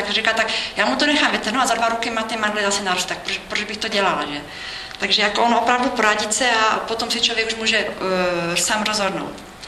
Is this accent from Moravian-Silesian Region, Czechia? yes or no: yes; Ostrava, Moravian-Silesian Region, Czechia; accent: Ostrava; now in Bruntál, Czechia; Když jsem se přestěhovala do Bruntalu, já jsem z Ostravy, proto taky mluvím, mám možná ještě trošku ostravský přízvuk